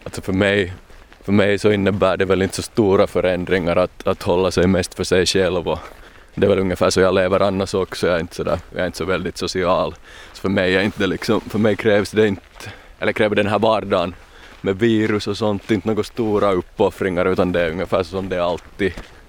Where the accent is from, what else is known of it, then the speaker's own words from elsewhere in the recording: Kokkola, Central Ostrobothnia, Finland; Alltså jag har nog jobbat länge på en bok om just Kokkola som är min hemstad.